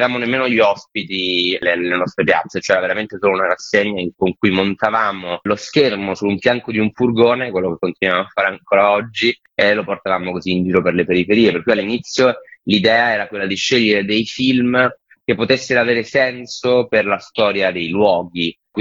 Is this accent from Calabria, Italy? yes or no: yes; Catanzaro, Calabria, Italy; now in Rome, Italy; io vivo a Roma ma sono nato e cresciuto a Catanzaro